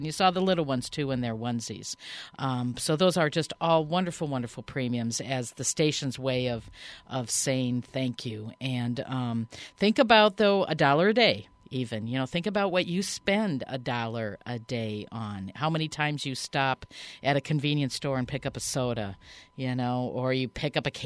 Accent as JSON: {"language": "English", "region": "Wisconsin", "country": "United States", "tie": "born or raised there", "said": "traveling back from where I grew up in Wisconsin"}